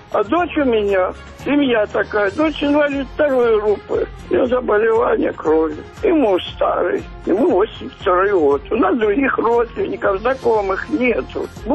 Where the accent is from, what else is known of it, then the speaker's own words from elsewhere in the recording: Donetsk, Donetsk Oblast, Ukraine; now in Serhiivka, Ukraine; Я сама беженка из Донецка города. Я нахожусь в село Сергеевка, это Желанное, Красноармейский район. Мне 79-й год.